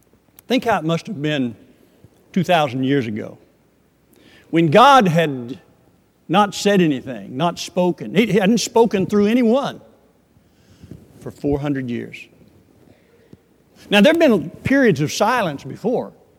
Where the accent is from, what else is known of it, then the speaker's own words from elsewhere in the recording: Oklahoma, United States; But I grew up in Oklahoma, and that's kind of Tornado Alley.